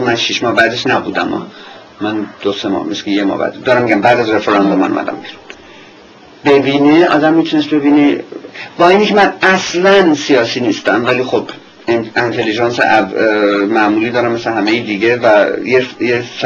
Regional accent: Iran; moved away; من با یه حالت قهر از ایران اومدم بیرون.

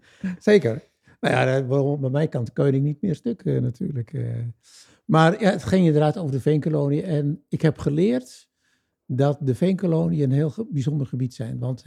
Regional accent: Weesp, North Holland, Netherlands; Ik ben opgegroeid in Weesp. En als we het over streken hebben, dan hebben we het over de Vechtstreek. Nou, daar had ik geen enkel gevoel mee. Ah. Weesp is een klein stadje en tussen Amsterdam en het Gooi in.

